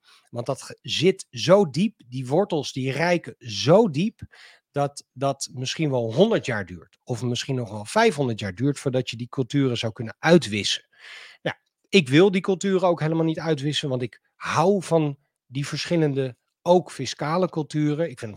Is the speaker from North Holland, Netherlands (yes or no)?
no; The Hague, South Holland, Netherlands; En mijn wortels liggen in Den Haag. Mijn wortels liggen in iets breder in Nederland.